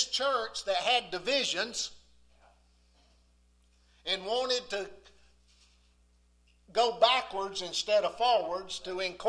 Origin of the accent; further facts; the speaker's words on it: the South, United States; Now I'm from the South. I've got the heritage of the South, so don't take me wrong.